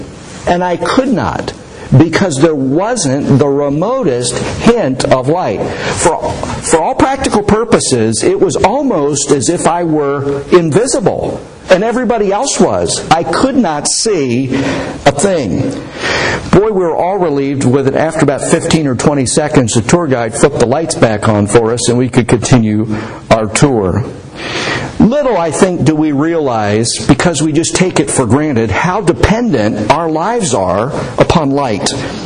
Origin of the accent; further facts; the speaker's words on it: Huntingdon, Pennsylvania, United States; When I was a young person, this has been a number of years ago, in my hometown of Huntingdon, Pennsylvania